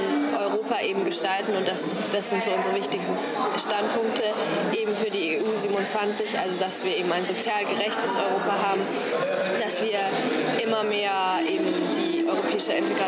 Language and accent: German; Italy; Ich komme aus Italien.